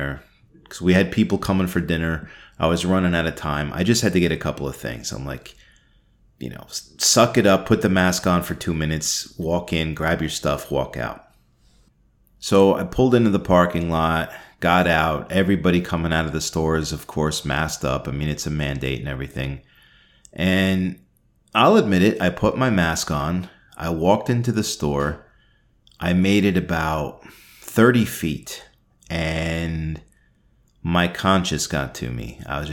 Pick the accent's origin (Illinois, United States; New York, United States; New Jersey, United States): New Jersey, United States; I grew up in Sussex County. That's mostly Republican, but where I am right now, tons of Democrats.